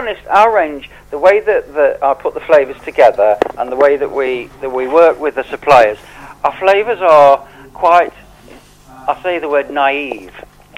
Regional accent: East Midlands, United Kingdom; No, actually, I'm from Derbyshire. I tend to work from home in Derbyshire

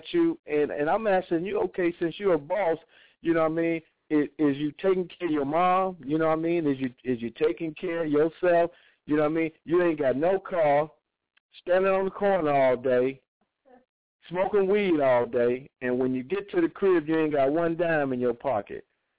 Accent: Detroit, Michigan, United States; my autobiography, The Streets Don't Love You Back, growing up in Detroit, you know.

